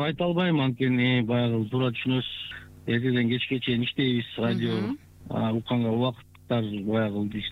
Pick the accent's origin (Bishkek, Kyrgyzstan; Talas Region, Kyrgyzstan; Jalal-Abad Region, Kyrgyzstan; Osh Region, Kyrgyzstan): Bishkek, Kyrgyzstan; Өзүм Бишкектен болом.